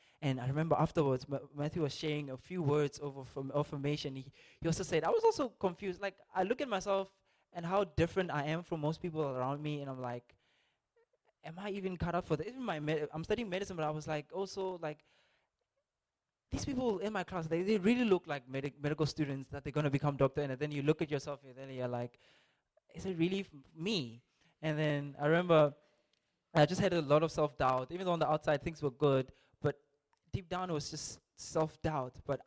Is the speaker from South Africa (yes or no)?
yes; Limpopo, South Africa; I'm from Limpopo, so you can imagine. It's completely different.